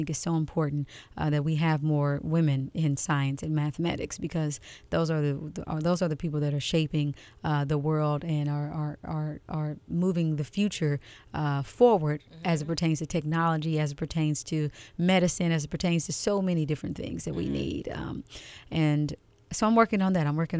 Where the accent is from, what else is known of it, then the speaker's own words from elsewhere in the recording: Kansas City, Kansas, United States; now in Atlanta, United States; I'm from Kansas City, Kansas.